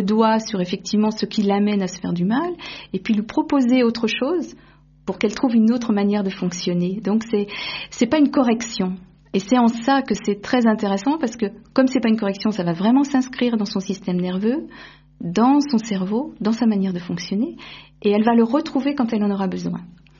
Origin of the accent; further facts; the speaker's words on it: Tours, Centre-Val de Loire, France; Je viens de la région de Tours, il n'y a pas très longtemps que j'habite ici, ça fait plus de 2 ans maintenant.